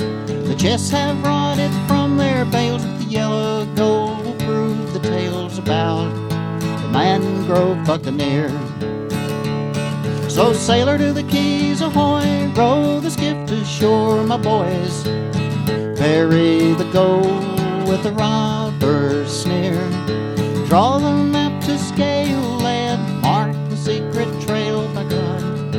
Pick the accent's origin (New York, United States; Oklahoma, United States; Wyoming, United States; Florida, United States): Florida, United States; Gainesville; When I was growing up in Gainesville, my father bought 80 acres of land just outside the city limits